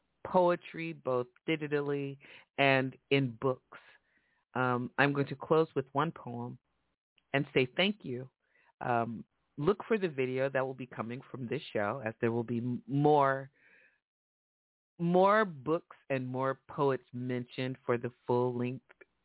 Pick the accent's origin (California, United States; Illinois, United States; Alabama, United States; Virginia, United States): California, United States; San Francisco; And we continue to appreciate the work that he's doing in my hometown of San Francisco